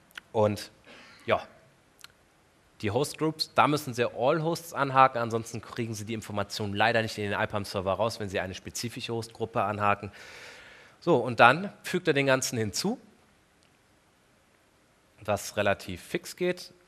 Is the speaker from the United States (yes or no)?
no; Engelskirchen, North Rhine-Westphalia, Germany; Engelskirchen, dort wo ich herkomme